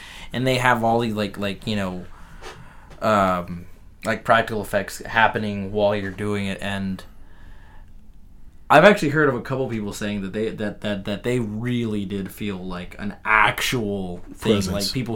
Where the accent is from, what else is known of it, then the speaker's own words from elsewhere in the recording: Fort Worth, Texas, United States; I'm from Fort Worth, yeah.